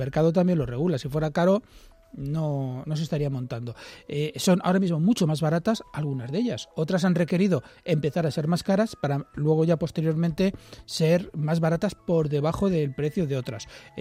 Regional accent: Community of Madrid, Spain; cuando salimos los que somos de la Comunidad de Madrid fuera

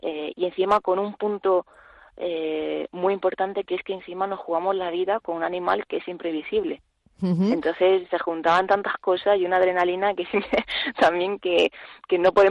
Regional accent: Murcia, Region of Murcia, Spain; yo soy de Murcia y ahí en Murcia no hay ni una vaca ni un toro ni nada, porque ya sabemos que aquella tierra es muy seca

